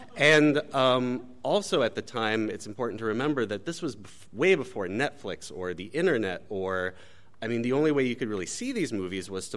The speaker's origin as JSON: {"language": "English", "town": "Columbia", "region": "Missouri", "country": "United States", "tie": "born or raised there", "said": "my hometown was, like, a pretty, like, cool, progressive place. You know, I spent a lot of time with the University of Missouri, like, 16mm foreign film series. There were all these kooky, you know, video stores in downtown Columbia."}